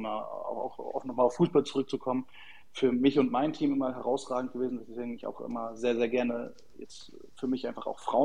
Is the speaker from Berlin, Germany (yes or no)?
no; Hamburg, Germany; Aber bei uns in Hamburg war es dann immer eigentlich so, dass alle dann miteinander zum Beispiel Karten gespielt haben